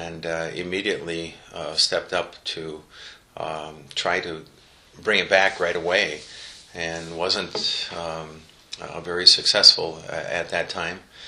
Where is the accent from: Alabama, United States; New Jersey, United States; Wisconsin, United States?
Wisconsin, United States; Wild Rose; I'm originally from Wild Rose, Wisconsin, which is in central Wisconsin, southwest of Stevens Point, southeast of Stevens Point.